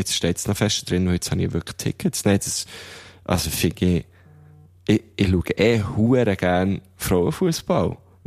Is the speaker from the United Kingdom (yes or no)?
no; Thun, Bern, Switzerland; Thun-Stadt. Ja. Und ja, wie so gefunden, das ist meine Heimatstadt